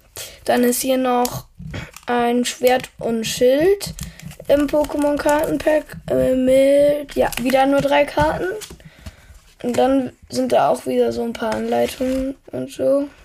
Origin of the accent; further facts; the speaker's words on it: Germany; Also ich komme nicht aus den Niederlanden, ich komme aus Deutschland.